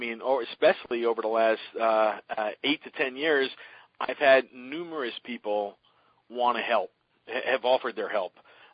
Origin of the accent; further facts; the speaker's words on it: New Jersey, United States; also born or lived in Connecticut; Yeah, no, I grew up in New Jersey, and from New Jersey moved to Connecticut when I was around 10 years old, and while being in Connecticut, I discovered the guitar